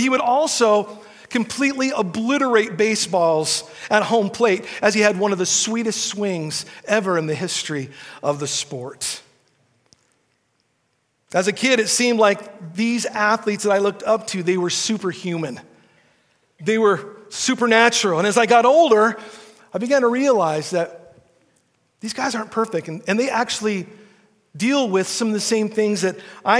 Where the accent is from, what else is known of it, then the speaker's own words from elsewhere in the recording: Seattle, Washington, United States; I grew up in Seattle, and maybe you're familiar with a few of these guys I looked up to as some of my heroes.